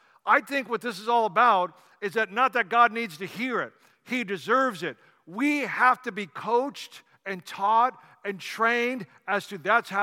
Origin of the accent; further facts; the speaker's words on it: California, United States; I'm from California.